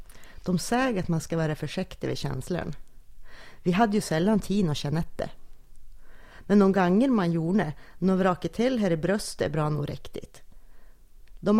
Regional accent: Norrland, Sweden; accent: Norrland; jag pratar ju på definition norrländska eftersom jag är född, uppvuxen, alltid har bott och fortfarande bor i Norrland.

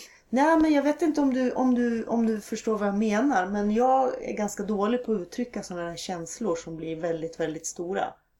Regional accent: Norrland, Sweden; Jag kommer ju inte från Kiruna då, men överhuvudtaget Norrlands inland sådär.

